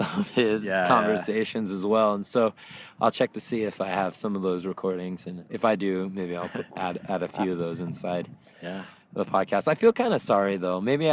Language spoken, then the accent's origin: English; Los Angeles, California, United States; I'm from Los Angeles area.